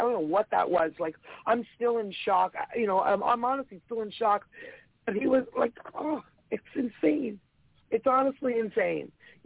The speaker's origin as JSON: {"language": "English", "country": "Canada", "said": "I'm a Canadian girl. This is where my heart is."}